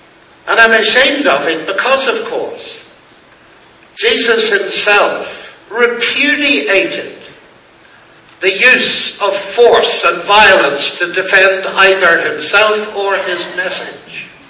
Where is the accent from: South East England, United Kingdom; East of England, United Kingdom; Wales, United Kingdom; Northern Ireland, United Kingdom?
Northern Ireland, United Kingdom; because I come from Northern Ireland. I'm not only Irish, I'm not only an Ulster, I'm an Ulster Scot